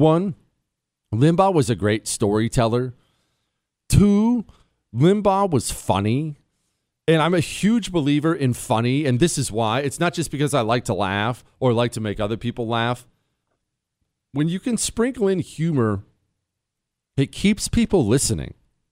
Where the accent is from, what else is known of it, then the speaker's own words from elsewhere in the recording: Arkansas, United States; I was born and raised very conservatively in Northwest Arkansas.